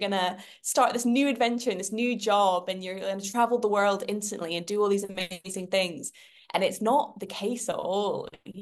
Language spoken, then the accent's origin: English; Scotland, United Kingdom; I am from Scotland originally.